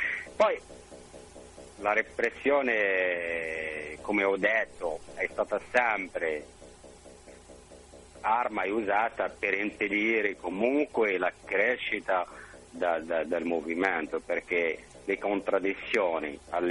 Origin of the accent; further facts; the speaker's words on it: Morocco; io come marocchino so già